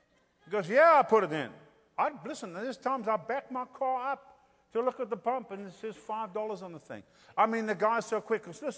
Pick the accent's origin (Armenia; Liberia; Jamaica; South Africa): South Africa; now in United States; See, so we come from South Africa with all that stuff going on. Then we get thrown here into America